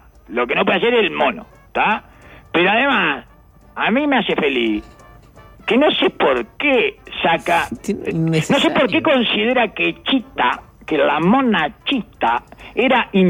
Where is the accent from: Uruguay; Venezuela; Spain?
Uruguay; porque soy uruguayo